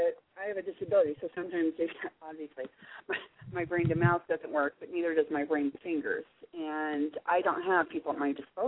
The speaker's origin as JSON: {"language": "English", "region": "Alaska", "country": "United States", "said": "because I was from Alaska and people needed people from Alaska, I got treated very well."}